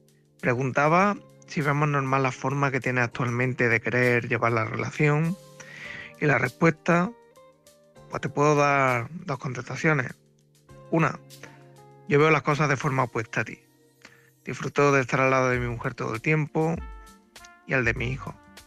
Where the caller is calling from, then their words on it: Córdoba, Andalusia, Spain; corresponsal de Córdoba